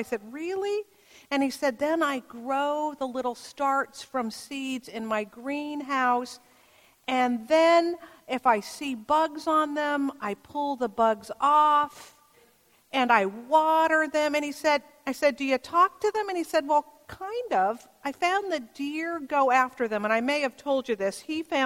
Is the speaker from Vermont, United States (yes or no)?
no; California, United States; You know, I grew up over in the East Bay, and our garden, really our yard, was one we would call nicely of native plants and volunteers.